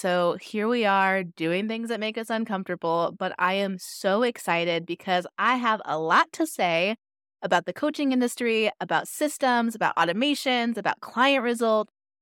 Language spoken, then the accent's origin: English; Pacific Northwest, United States; now in Los Angeles, United States; I live in Los Angeles, but I'm from the Pacific Northwest, and I am trying to move back to be closer to nature